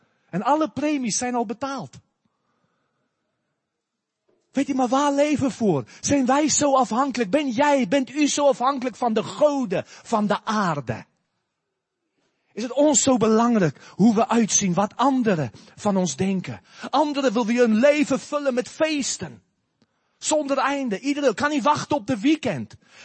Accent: South Africa; now in Netherlands; Ik stond versteld, ik kom uit Zuid-Afrika, zoveel criminaliteit en dat komt op het nieuws. En ik kom in Nederland

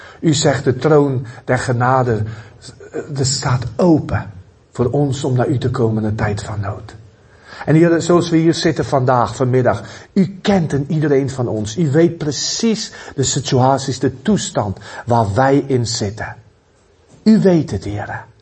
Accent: South Africa; Ik kom dus uit Zuid-Afrika.

